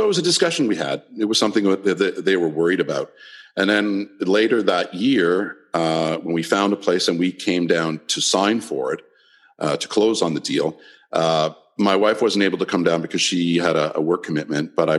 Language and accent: English; Ottawa, Ontario, Canada; first language French; English is a second language; Well, I grew up in the capital of Canada, and my father worked for the federal government, and a lot of people who live in that city speak French as well